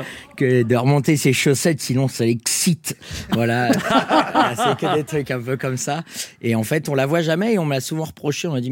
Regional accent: Coulommiers, Île-de-France, France; Ah, je viens de Coulommiers dans le 77, déjà ça aide pas mal.

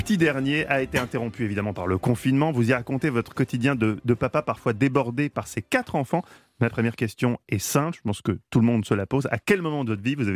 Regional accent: Switzerland; Je suis suisse et radin.

